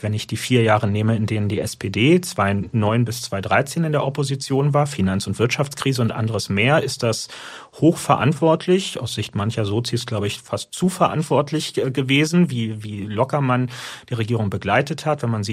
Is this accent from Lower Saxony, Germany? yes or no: no; Berlin, Germany; Ich bin Berliner, dafür muss ich mich nicht schämen